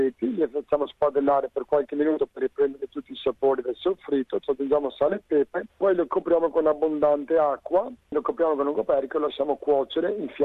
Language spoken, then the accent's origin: Italian; Venice, Veneto, Italy; Oggi vorrei presentare un piatto della mia terra, della zona di mare, della zona di Venezia